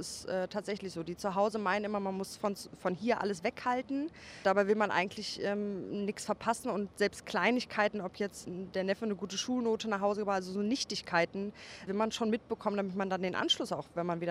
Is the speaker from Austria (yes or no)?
no; Cologne, North Rhine-Westphalia, Germany; Ja, dann grüße ich mal die Stadt Köln, insbesondere mein Heimatdorf Porz.